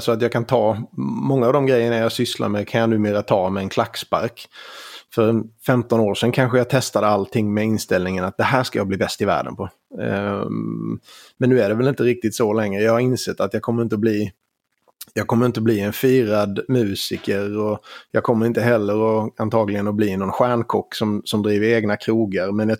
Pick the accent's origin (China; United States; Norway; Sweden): Sweden; Skåne; accent: Scanian; Och gliringarna jag har fått över min dialekt så frågade jag om det fanns ett översatt språkspår som hjälp för de som inte förstår skånska.